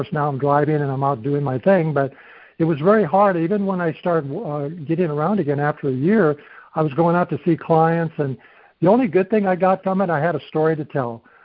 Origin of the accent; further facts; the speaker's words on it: Kansas City, Missouri, United States; my background is I was raised in the Midwest. I'm from Kansas City originally, Kansas City Chiefs.